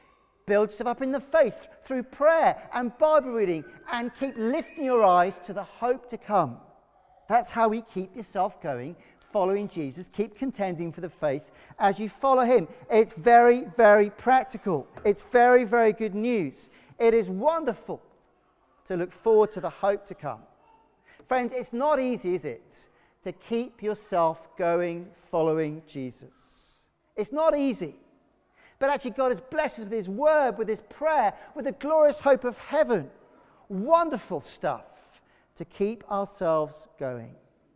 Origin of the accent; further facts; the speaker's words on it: Wales, United Kingdom; I'm not sure that's great English or not. I'm from Wales, that's my excuse.